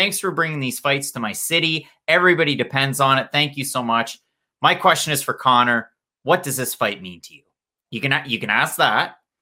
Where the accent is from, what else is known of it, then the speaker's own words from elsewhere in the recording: New Brunswick, Canada; Oh, we're from New Brunswick.